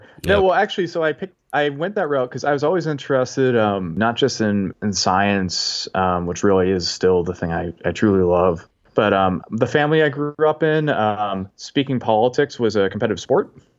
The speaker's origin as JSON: {"language": "English", "region": "Massachusetts", "country": "United States", "lives_now": "Washington, United States", "said": "I'm originally from Massachusetts. I'm from the United States. I now live in the DC area."}